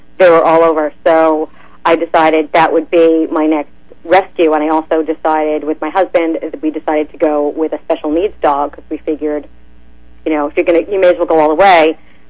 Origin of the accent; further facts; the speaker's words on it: New York, United States; now in Florida, United States; I moved to Florida about 12 years ago, and I came from New York.